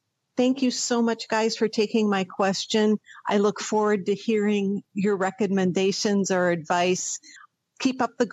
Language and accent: English; Portland, Oregon, United States; I'm from Portland, Oregon.